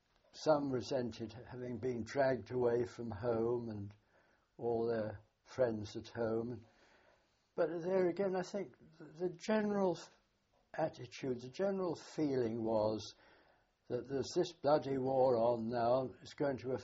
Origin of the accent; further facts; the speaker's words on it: England, United Kingdom; Yes, although strictly speaking I had Scottish ancestors, but of course I was English in as much as I'd been living all my life in England, so yes. But my accent, of course, was very strange to them, naturally.